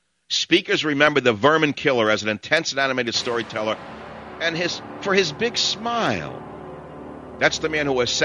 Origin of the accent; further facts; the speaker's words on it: New York, United States; accent: New York; They get a kick out of my New York accent.